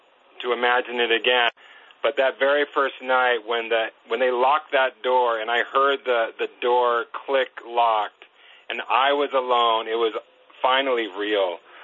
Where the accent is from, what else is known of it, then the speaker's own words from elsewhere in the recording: California, United States; Yeah, I grew up in California, and I grew up in a church